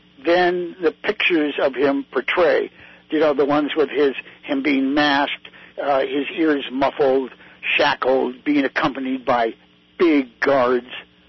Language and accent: English; Chicago, Illinois, United States; I grew up in Hyde Park, not far from where they did the first, you know, controlled nuclear reaction.